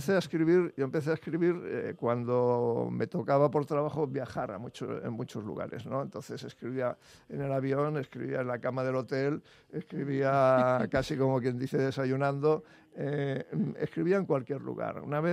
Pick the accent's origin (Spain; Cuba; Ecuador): Spain; son los que tienen que elevar en nuestra moral, como españoles.